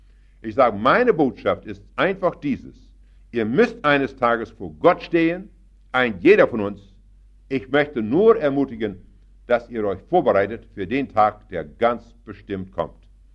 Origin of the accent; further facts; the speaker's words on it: Canada; Ich sage, ich komme aus Kanada